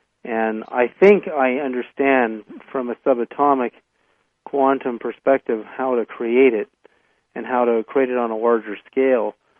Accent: Berkeley, California, United States; when I was 7 years old, growing up in Berkeley, California, my family were all Canadian Ukrainians. Growing up in Berkeley in the 1960s, in 1967, 68

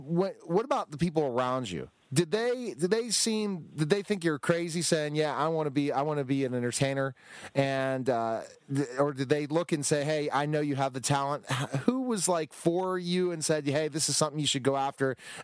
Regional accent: Pittsburgh, Pennsylvania, United States; I'm from Pittsburgh, and that's our flagship station.

